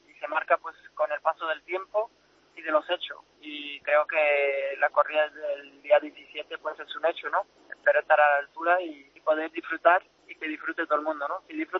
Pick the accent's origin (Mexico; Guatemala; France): France; Spanish is a second language; porque pues como francés, ¿qué voy a querer yo, no?